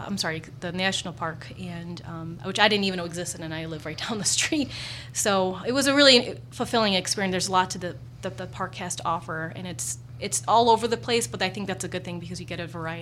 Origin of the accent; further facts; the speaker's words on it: Illinois, United States; I grew up in the Chicago, suburbs of Chicago, so I did a lot of work in the Chicago area